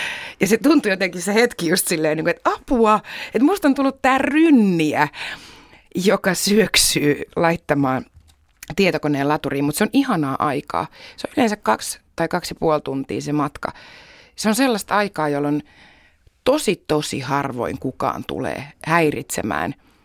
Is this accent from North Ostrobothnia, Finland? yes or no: no; Helsinki, Uusimaa, Finland; Helsinkihän on aina ollut mun kotikaupunki lukuun ottamatta niitä vuosia, jotka on asunut ulkomailla muuallakin kuin Virossa.